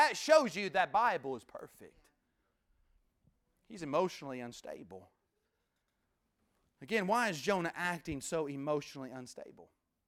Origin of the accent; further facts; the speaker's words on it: United States; Let me say this. I'm an American.